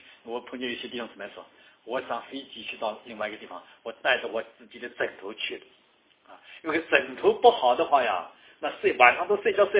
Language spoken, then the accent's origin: Chinese; China; born or raised there; also born or lived in Taiwan / Canada; now in United States